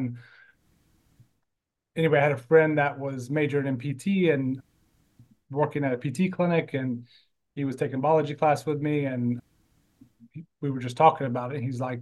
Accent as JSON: {"language": "English", "region": "Florida", "country": "United States", "lives_now": "Gainesville, United States", "said": "Florida. Panhandle of Florida."}